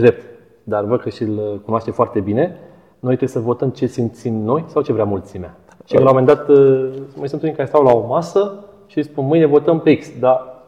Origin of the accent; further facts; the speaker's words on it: Bălești, Romania; Bun, eu sunt de la Bălești.